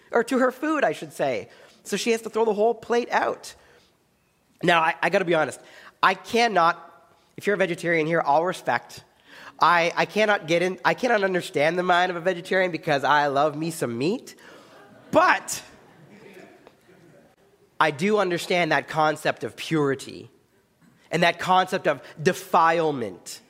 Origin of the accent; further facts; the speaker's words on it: Ottawa, Ontario, Canada; I grew up in Ottawa and I went to a church there